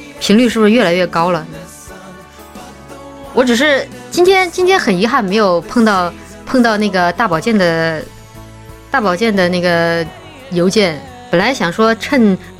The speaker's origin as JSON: {"language": "Chinese", "region": "Chongqing", "country": "China", "tie": "born or raised there", "said": "我是在我家乡遇到的，我重庆遇到的，"}